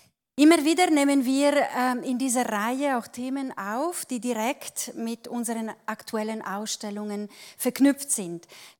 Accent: Ticino, Switzerland; Und das freut mich natürlich, das auch zu sehen als Tessinerin.

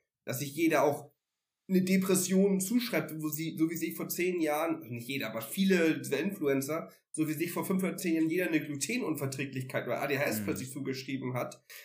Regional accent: Northern Germany, Germany; Das war ja bei uns im Norden in meiner Jugendzeit und so eigentlich eine zur Stelle getrunken, dass man Wodka-Brause getrunken hat

